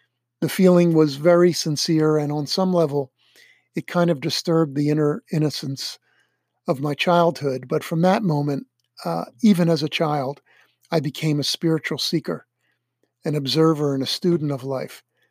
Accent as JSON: {"language": "English", "country": "United States", "tie": "born or raised there", "said": "Growing up in America in the 1950s, my favorite TV shows were The Mickey Mouse Club, Howdy Doody, Leave It to Beaver"}